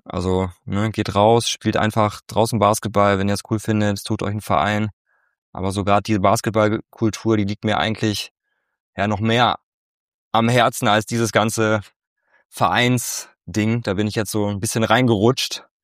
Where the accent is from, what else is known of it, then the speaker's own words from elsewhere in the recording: Wiehl, North Rhine-Westphalia, Germany; Also ich komme aus Wiel. Keine Ahnung, ob das jemand kennt, ist bei Gummersbach, ist ja eher durch Handball bekannt, ne, so Richtung Köln.